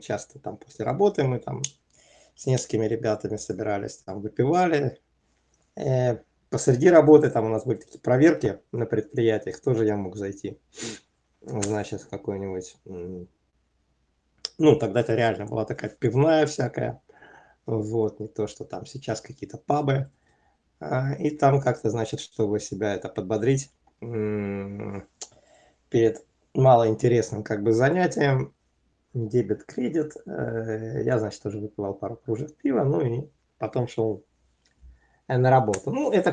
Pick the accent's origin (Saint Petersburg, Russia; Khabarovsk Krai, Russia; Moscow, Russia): Moscow, Russia; потому что сам я из Москвы.